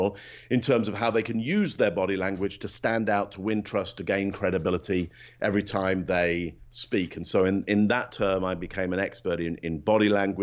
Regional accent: Northampton, East Midlands, United Kingdom; I grew up initially in a place called Northampton, which is 60 miles up the M1 from London.

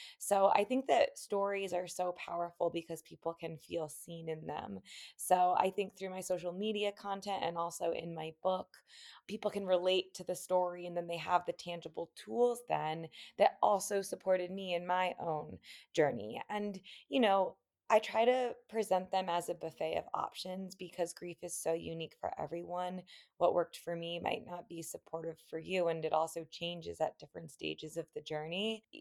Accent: Durango, Colorado, United States; now in Denver, United States; So I'm living in Denver, Colorado. We actually just moved to a neighborhood that is legitimately right next to the university where Ian and I met. So it's been a fun synchronicity. But I grew up in Durango, Colorado

